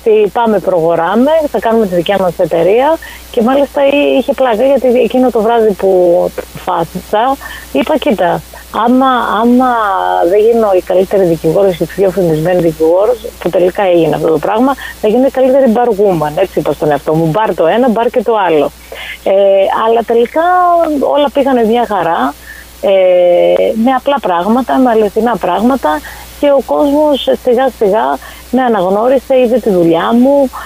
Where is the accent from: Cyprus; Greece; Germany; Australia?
Greece; moved away; Νομίζω ότι το ότι είμαι Ελληνίδα είναι και ακριβώς με έχει κάνει αυτό που είμαι, γιατί ήρθα από την Ελλάδα